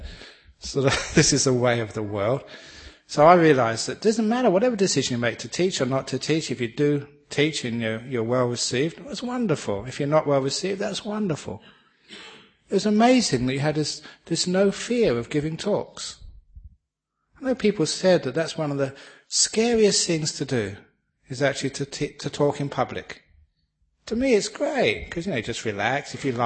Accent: England, United Kingdom; because I'm English, I can do this.

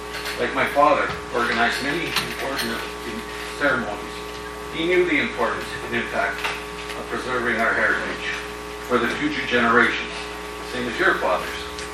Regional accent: Toronto, Ontario, Canada; I was born and raised in Toronto with a Polish heritage.

